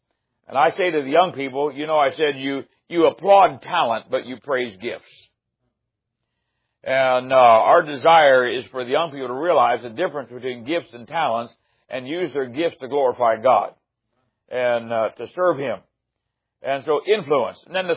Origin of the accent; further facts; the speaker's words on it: Ohio, United States; now in Tennessee, United States; And I'm originally from Ohio, and the Browns haven't done anything either. And but I live in Tennessee, and Titans, they haven't didn't do anything this year either.